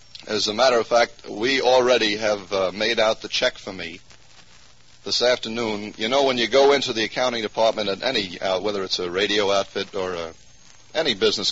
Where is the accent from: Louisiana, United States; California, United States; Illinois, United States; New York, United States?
New York, United States; Rochester; My hometown.